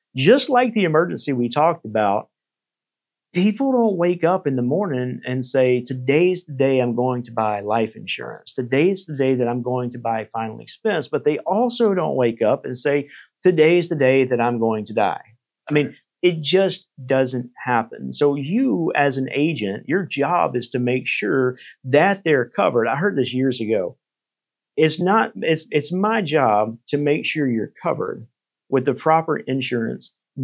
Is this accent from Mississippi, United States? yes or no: yes; Mississippi, United States; I trusted him because I'm from Mississippi as well.